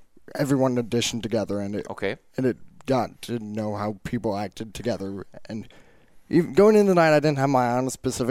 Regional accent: Michigan, United States; born there; I was born in Michigan, but I've been going to school in Southwest Minnesota.

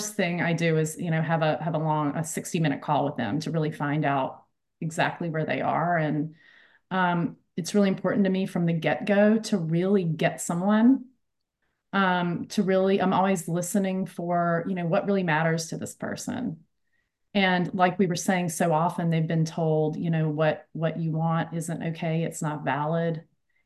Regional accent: United States; now in United Kingdom; I'm in the US, obviously, here in the UK, and but like I can speak for, being an American, right?

